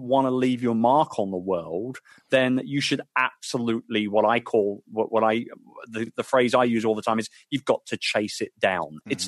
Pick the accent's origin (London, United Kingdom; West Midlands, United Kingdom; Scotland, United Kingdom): London, United Kingdom; in my hometown of London.